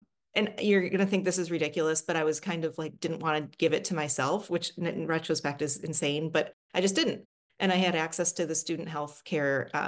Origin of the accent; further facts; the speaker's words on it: Detroit, Michigan, United States; So anyway, so I grew up in Metro Detroit. As you said, I went to Michigan and then George Washington. And then for family reasons, came back home and did my training here.